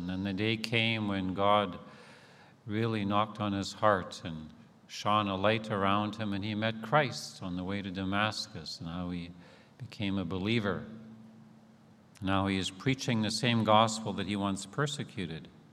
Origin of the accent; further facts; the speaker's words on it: Steinbach, Manitoba, Canada; We're out from the Steinbeck area, my wife and I.